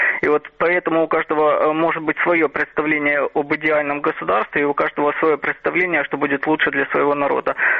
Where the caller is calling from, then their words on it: Odesa, Odesa Oblast, Ukraine; Здравствуйте